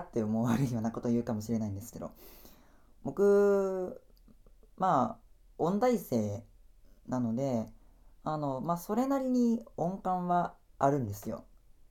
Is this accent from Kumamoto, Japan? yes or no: yes; Kumamoto, Japan; 時々ね、地元熊本のですね、どこら辺かな